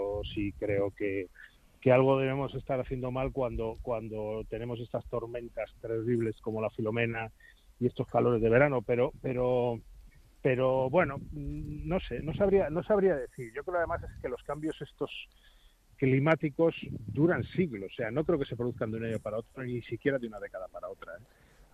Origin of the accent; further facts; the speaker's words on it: Santander, Cantabria, Spain; porque yo soy de Santander, o sea, podéis imaginar.